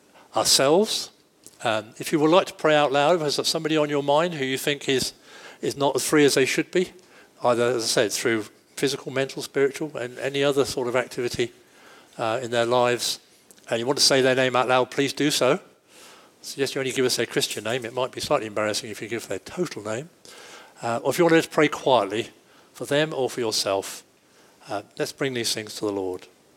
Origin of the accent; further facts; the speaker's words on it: England, United Kingdom; You know, I know we're English. Most of us are. I certainly am. We're probably British and a few other.